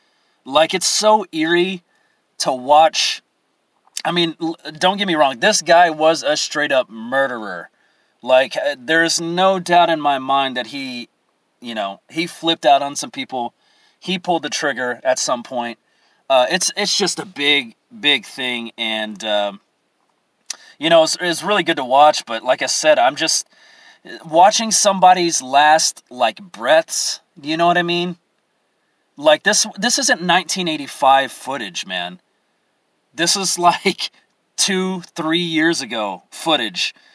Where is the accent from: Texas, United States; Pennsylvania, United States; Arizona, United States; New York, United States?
Texas, United States; aren't you from Texas? Yeah, I am from Texas.